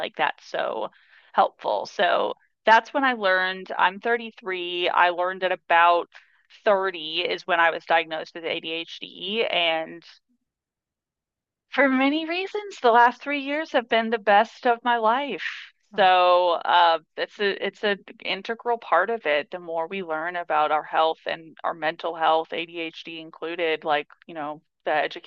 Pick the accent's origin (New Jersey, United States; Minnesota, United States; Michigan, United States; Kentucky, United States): Kentucky, United States; Louisville; moved away; also born or lived in New York City; So I'm from Louisville, Kentucky, and then I moved to New York City. I went to NYU. I was there for 12 years